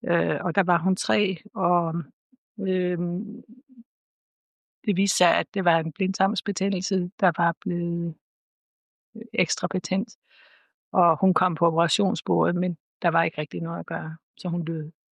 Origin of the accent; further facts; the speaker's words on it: Nordals, Region of Southern Denmark, Denmark; also born or lived in Copenhagen; og jeg er født og opvokset her på Nordals, men har boet mange år i København, hvor jeg var lærer. Så flyttede jeg tilbage hertil for 30 år siden